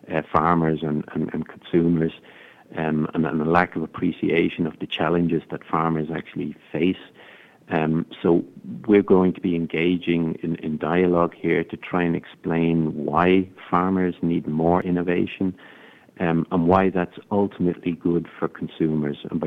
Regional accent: Ireland; I would have said Caitlin as an Irish person

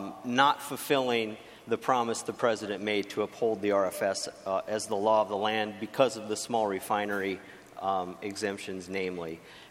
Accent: South Dakota, United States; Tomorrow, he will be traveling to my home state of South Dakota.

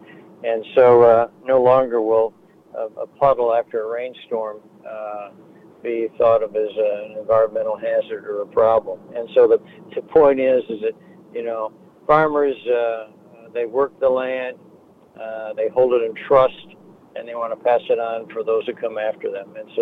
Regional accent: Midland, Michigan, United States; We grew up in Midland, went to the same bus stop

